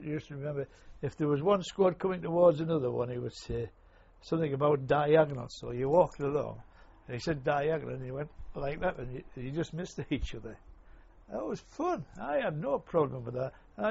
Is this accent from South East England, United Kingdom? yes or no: no; North East England, United Kingdom; accent: Geordie; Similar, yeah, but I think that'd be difficult through me being a Geordie and my I've got like a high pitched voice.